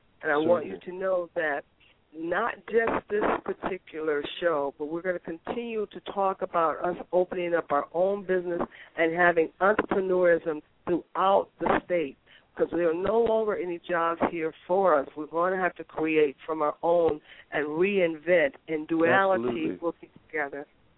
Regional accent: Pennsylvania, United States; I grew up in Pennsylvania, and I do remember Hershey

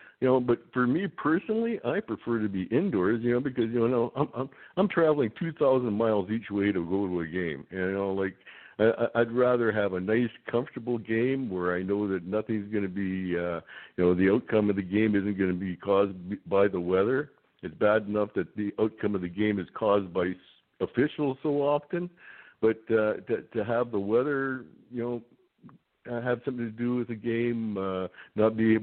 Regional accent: Winnipeg, Manitoba, Canada; I'm from Winnipeg, you know, like, so I know cold weather.

